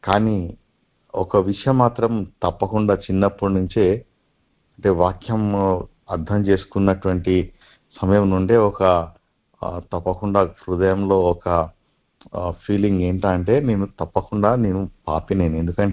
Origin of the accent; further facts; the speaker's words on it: Hyderabad, Telangana, India; నేను పుట్టి పెరిగిందంతా కూడా అంబర్పేట్ హైదరాబాద్లోనే పుట్టాను. … ఆయన హైదరాబాద్కి అంటే సెటిల్ కావడానికి ఆంధ్ర నుండి వచ్చి ఇక్కడ హైదరాబాద్లో సెటిల్ అయిపోయారు